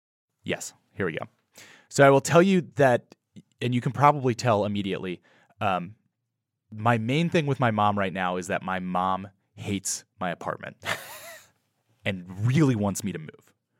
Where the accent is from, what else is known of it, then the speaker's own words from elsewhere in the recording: Cincinnati, Ohio, United States; now in California, United States; Cincinnati.